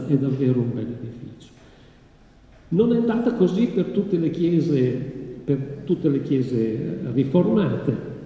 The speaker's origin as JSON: {"language": "Italian", "town": "Venice", "region": "Veneto", "country": "Italy", "said": "io da mezzo veneziano che sono un po' perplesso"}